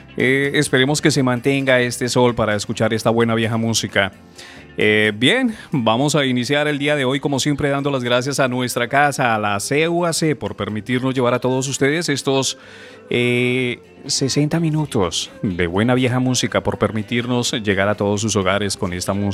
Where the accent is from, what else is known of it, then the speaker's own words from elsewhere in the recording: Colombia; now in La Coruña, Spain; Y también nos escuchan en mi país, en Colombia.